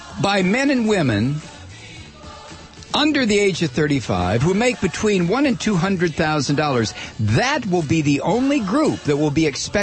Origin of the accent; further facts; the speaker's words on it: Toledo, Ohio, United States; I just wanted to be in that middle class as I saw it as a kid growing up in Toledo